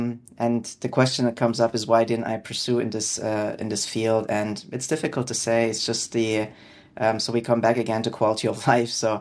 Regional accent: Karlsruhe, Baden-Württemberg, Germany; English is a second language; I was born and raised in a town in Germany called Karlsruhe. I studied in Heidelberg, which is not far away.

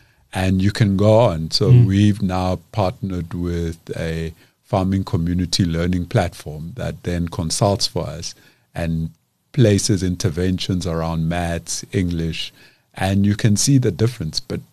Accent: Soshanguve, Gauteng, South Africa; Soshanguve, we come from Soshanguve. My parents had a home.

